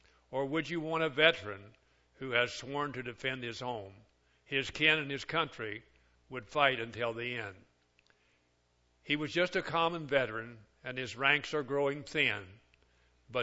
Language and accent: English; Kentucky, United States; I grew up in Kentucky, and our schools were segregated till 1956 when I graduated.